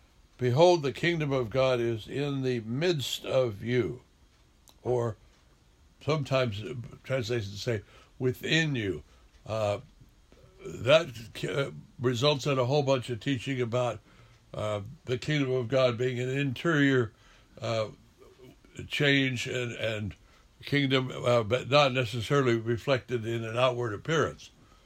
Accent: Idaho, United States; And when I grew up in Idaho, the sky gets dark and gray and the wind blows

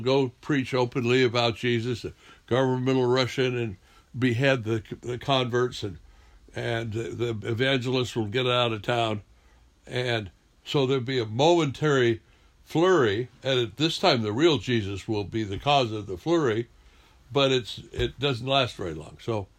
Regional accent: Idaho, United States; And when I grew up in Idaho, the sky gets dark and gray and the wind blows

